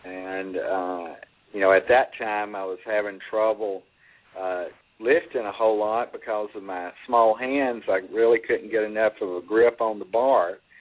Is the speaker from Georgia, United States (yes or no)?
yes; Acworth, Georgia, United States; I grew up in North Georgia in Acworth.